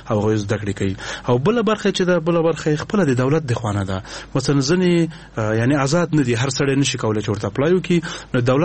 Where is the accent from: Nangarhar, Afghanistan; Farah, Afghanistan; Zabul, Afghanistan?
Nangarhar, Afghanistan; نو زه د ننګرهار ولایت ما